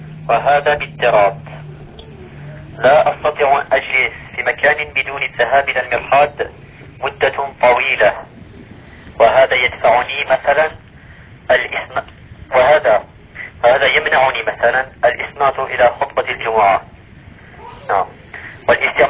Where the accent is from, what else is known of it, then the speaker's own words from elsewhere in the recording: France; Arabic is a second language; كبرت في هذا البلد